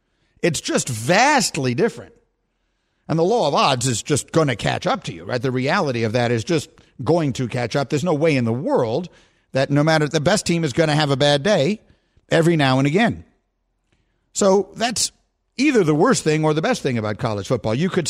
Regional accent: New York City, New York, United States; also born or lived in Chicago; Now, I was raised in New York City, and then I went to Chicago, and those are both big cities, so they're pro sports cities.

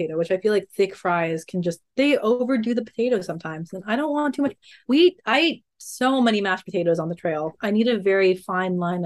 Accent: California, United States; But I grew up in Monterey Bay, California. So I grew up by the ocean right next to Big Sur.

